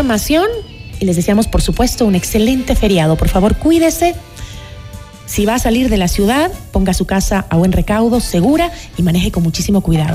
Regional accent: Ecuador; como periodista, como ecuatoriano

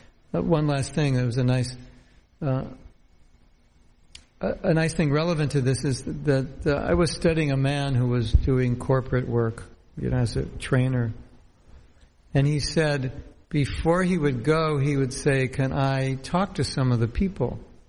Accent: United States; we're American grihastas trying to, you know, pay our bills.

